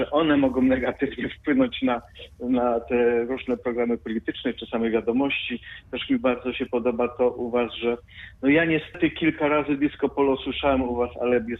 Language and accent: Polish; eastern Poland, Poland; now in Poznań, Poland; ja pochodzę ze wschodu Polski, także tam Radia Lublin albo Jedynki słuchałem jako dziecko, ale od ponad 20 lat mieszkam w Poznaniu